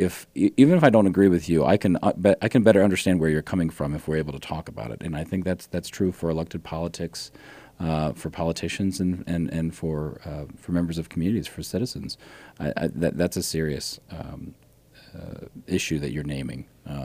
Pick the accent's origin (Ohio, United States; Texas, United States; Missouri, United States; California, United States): Ohio, United States; I grew up in Ohio. So, right, battleground state. It was always that way my entire life.